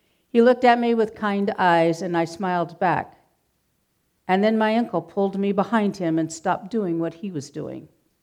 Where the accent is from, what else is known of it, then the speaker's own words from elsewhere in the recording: Hemet, California, United States; As you know, I grew up in Hemet, like about 107 years ago. And at that time, Hemet was an agricultural community.